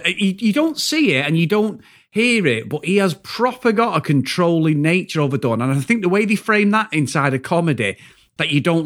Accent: Old Trafford, North West England, United Kingdom; So I remember sitting there, and like obviously I'm from Old Trafford. I'm streetwise.

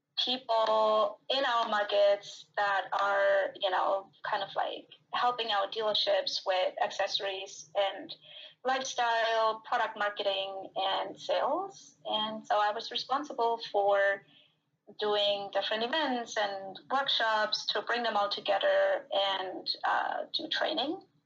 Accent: Baden-Württemberg, Germany; accent: German; English is a second language; Yeah, so as you probably can hear, I am born and raised in Germany. I have that German accent. Mm-hmm. I'm born in a tiny village in the south of the Black Forest, which is geographically the southwest of Germany.

